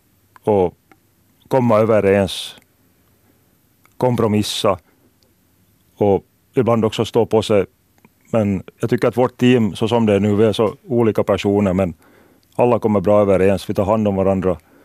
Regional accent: Ekenäs, Uusimaa, Finland; Jag är från Ekenäs

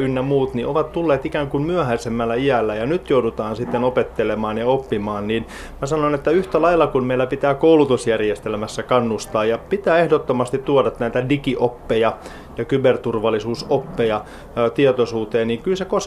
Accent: Helsinki, Uusimaa, Finland; now in Espoo, Finland; kotoisin olen alun perin Helsingistä, vaikka suurimman osan elämästä asunut Espoossa.

